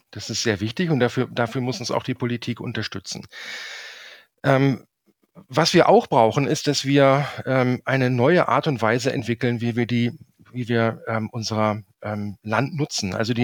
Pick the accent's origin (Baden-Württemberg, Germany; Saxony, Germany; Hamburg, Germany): Saxony, Germany; Wenn Sie den noch sehen wollen, müssen Sie bei uns in Sachsen ins Erzgebirge hochfahren